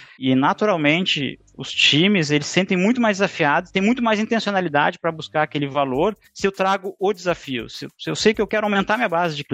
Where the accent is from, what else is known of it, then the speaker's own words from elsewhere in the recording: Rio Grande do Sul, Brazil; accent: gaúcho; eu trabalho no Sicredi aqui em Porto Alegre, no sul do país. Vocês vão ver muito pelo meu sotaque, falo bastante tchê, capaz, bah, o bah é bem presente.